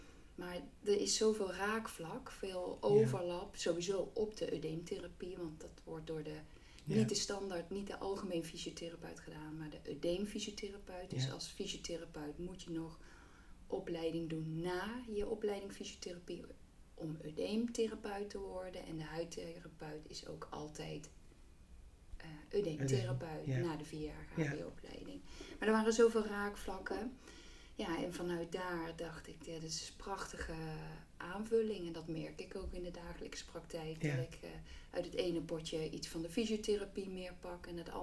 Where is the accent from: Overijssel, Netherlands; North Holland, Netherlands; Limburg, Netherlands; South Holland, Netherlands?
Limburg, Netherlands; Roermond; En van origine, misschien hoor je het nog een beetje, kom ik uit Limburg, uit Roermond.